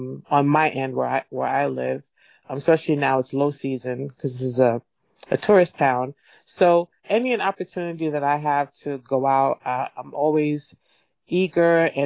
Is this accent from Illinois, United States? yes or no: no; New York City, New York, United States; And I'm not from here. I'm from New York City.